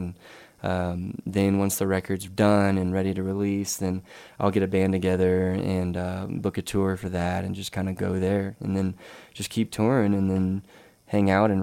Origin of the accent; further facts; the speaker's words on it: Dallas, Texas, United States; But I'd still consider, you know, I'm from Dallas. I grew up there. And, you know, I always tell people that's where I'm from.